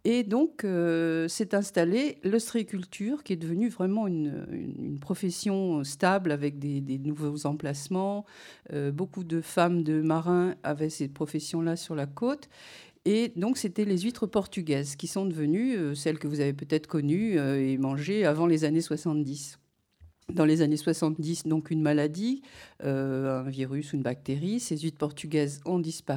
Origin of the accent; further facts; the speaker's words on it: Paris, Île-de-France, France; moi je suis parisienne de plusieurs générations, on a toujours mangé des huîtres dans ma famille en achetant à Paris